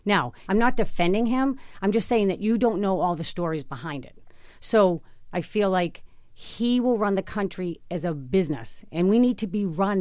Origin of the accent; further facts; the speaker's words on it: Boston, Massachusetts, United States; That's how I grew up. I grew up in Mission Hill. We had every flavor in my class.